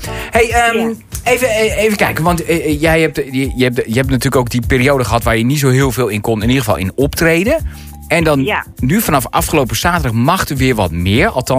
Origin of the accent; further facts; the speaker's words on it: Maastricht, Limburg, Netherlands; Want ik kom van verre weg uit Maastricht.